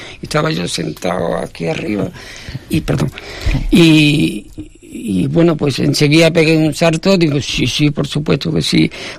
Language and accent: Spanish; Morón de la Frontera, Andalusia, Spain; now in Santander, Spain; Soy de Morón, de la frontera, de Sevilla.